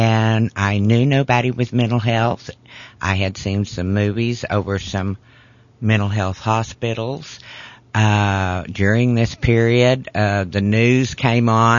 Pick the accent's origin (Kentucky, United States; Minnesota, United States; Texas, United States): Texas, United States; I am originally from Texas.